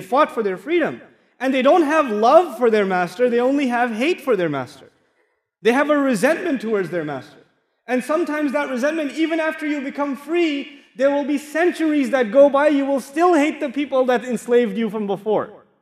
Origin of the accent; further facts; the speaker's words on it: Texas, United States; I come from Texas. We are in the southern part of the United States, there are a lot of churches. It's called the Bible Belt.